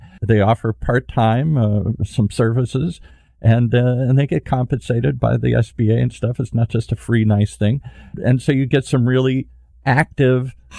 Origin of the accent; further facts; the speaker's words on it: Detroit, Michigan, United States; I grew up in Detroit.